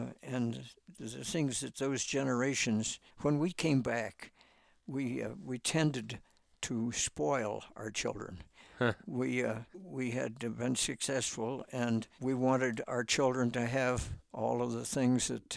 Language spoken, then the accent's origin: English; Pittsburgh, Pennsylvania, United States; now in Colorado, United States; I grew up in Pittsburgh, and after I'd seen Colorado, I couldn't get back here fast enough.